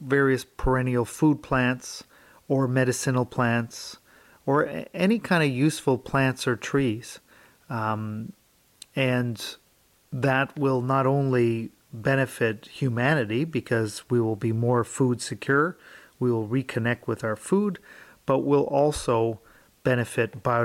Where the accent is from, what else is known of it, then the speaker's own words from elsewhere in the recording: Sainte-Anne-de-Bellevue, Quebec, Canada; in my hometown of St. Anne de Bellevue